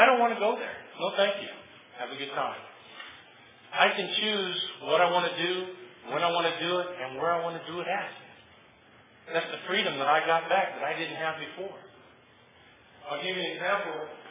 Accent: Tulare, California, United States; I'm here from Tulare, California. I live in Motel 6.

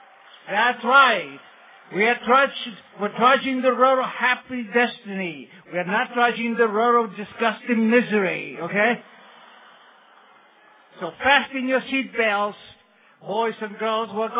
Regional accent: Argentina; now in United States; I was born in Argentina, and where we were very, very poor.

